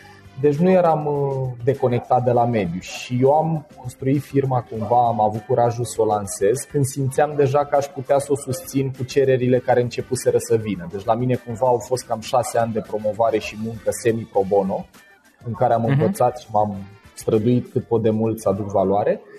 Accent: Ploiești, Prahova, Romania; în Ploiești, de unde sunt eu

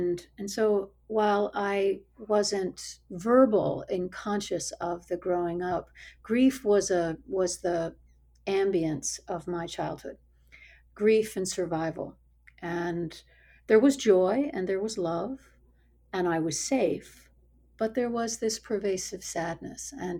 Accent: New Jersey, United States; So I am 63 years old, and I grew up in a divided household. So I spent a good portion of my life in New Jersey, living with my mother, and then also a significant portion of my adolescence with my father and his family, his new family in Colorado.

